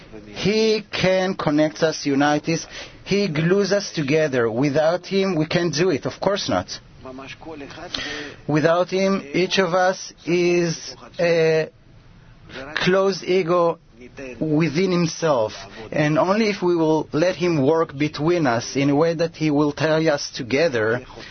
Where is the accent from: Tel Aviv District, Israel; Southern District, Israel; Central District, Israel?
Southern District, Israel; Eilat; I'm from Eilat.